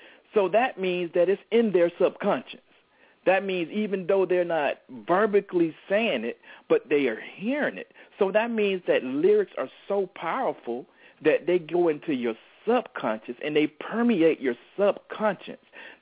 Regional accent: Tampa, Florida, United States; I was home in my hometown of Tampa, Florida.

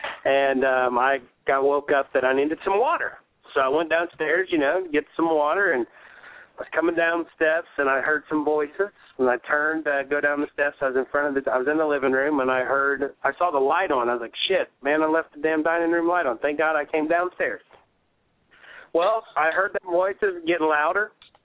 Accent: Ohio, United States; we are from Ohio, north

